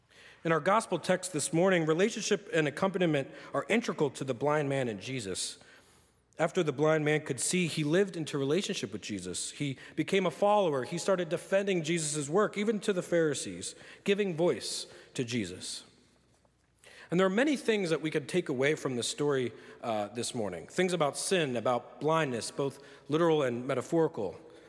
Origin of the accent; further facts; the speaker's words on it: New Jersey, United States; now in Chicago, United States; I live in Chicago, and I'm from New Jersey, so very different from where I'm from.